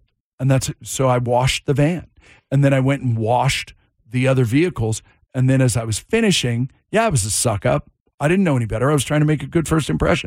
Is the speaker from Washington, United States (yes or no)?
yes; Monroe, Washington, United States; Evergreen Speedway on the Evergreen State Fairgrounds in my hometown of Monroe, Washington